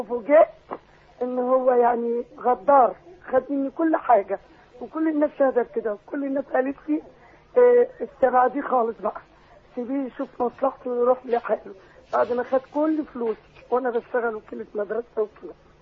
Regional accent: Faiyum Governorate, Egypt; أنا من الفيوم،

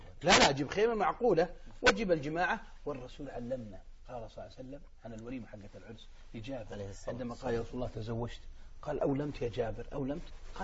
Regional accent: Saudi Arabia; لو يسألوني بعض الشباب عندنا في السعودية

